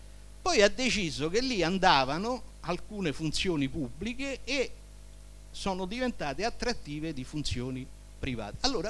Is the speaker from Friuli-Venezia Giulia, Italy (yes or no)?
no; Rome, Lazio, Italy; Io abitavo, quando sono nato, io vengo da Prati, vengo da Trionfale, quella era una zona di case popolari